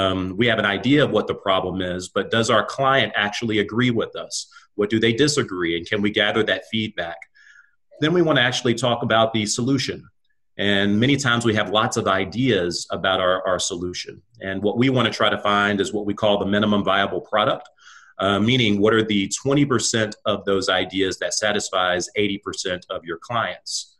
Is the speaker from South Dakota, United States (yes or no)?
no; Memphis, Tennessee, United States; Moved back to Memphis, my hometown, about 12 years ago